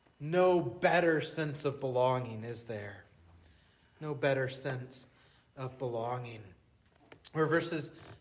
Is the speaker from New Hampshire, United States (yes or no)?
yes; Merrimack, New Hampshire, United States; Holly and I had just gotten an apartment one town over from my hometown. And prior to that, my entire life, home was Merrimack, New Hampshire